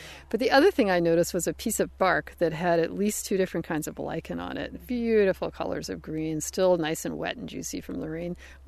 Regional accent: Pacific Northwest, United States

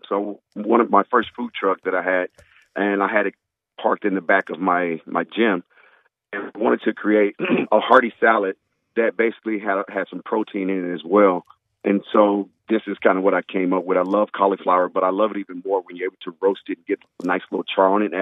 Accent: Texas, United States; Me, you know, growing up in Texas, I always try to find a way to add a little bit of heat to anything.

